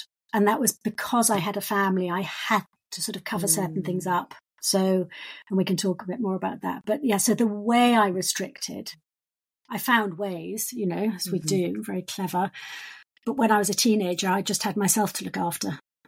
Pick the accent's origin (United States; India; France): France; Paris, Île-de-France; moved away; also born or lived in England; I was brought up in Paris and I was sent to England.